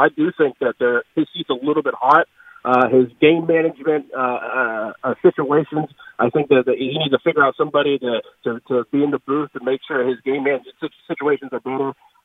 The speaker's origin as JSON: {"language": "English", "town": "Pittsburgh", "region": "Pennsylvania", "country": "United States", "said": "I'm from Pittsburgh. I'm talking to the Cleveland Station right now"}